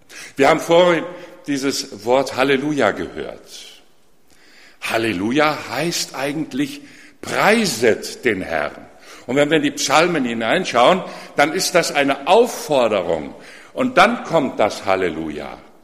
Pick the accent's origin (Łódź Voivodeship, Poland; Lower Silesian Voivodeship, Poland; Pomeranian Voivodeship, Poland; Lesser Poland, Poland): Łódź Voivodeship, Poland; Łódź; moved away; alles, was wir retten konnten damals, wir stammen aus Lodz, war ein kleiner Koffer